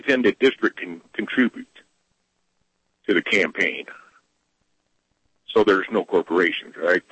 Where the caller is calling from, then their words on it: Arizona, United States; Yeah, I'm 45 miles from Springerville. It's windy today.